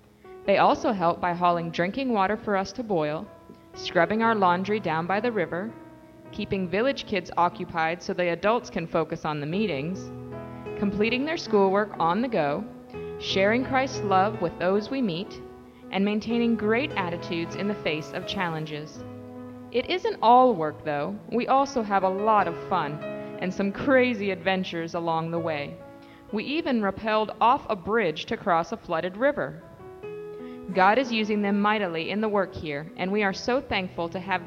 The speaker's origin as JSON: {"language": "English", "country": "Philippines", "tie": "born or raised there", "said": "I grew up in the Sierra Madre Mountains in a Bugkalot village, so this particular tribal group is near and dear to my heart."}